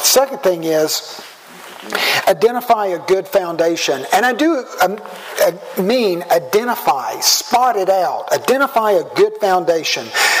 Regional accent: United States; now I'm American and so I know that I don't do roundabouts as well as you do.

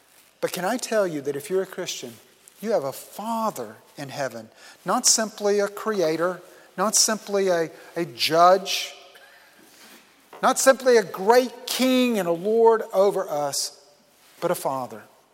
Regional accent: South Carolina, United States; Growing up in South Carolina, I wanted, when it came time to go to college, I wanted to go as far away geographically from my home as I possibly could.

